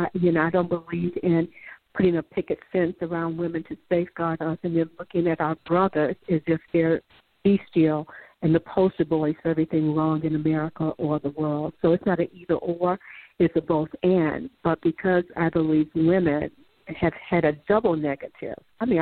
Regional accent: Chicago, Illinois, United States; I'm from Chicago, the South Side, and I was the first chief of staff of Reverend Jackson's International Trade Bureau.

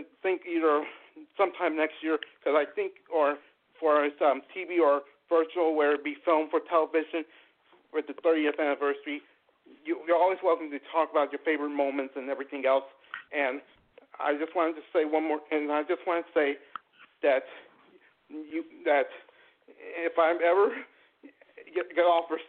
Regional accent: Fayetteville, North Carolina, United States; I hope you can probably come to my hometown of Fayetteville, North Carolina

